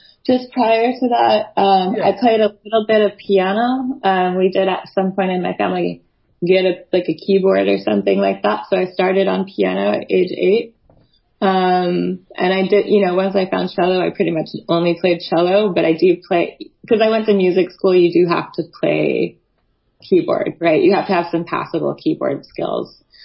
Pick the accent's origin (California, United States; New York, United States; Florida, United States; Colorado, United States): Colorado, United States; I grew up outside of Boulder, Colorado. My parents used to buy tickets to the Longmont Symphony.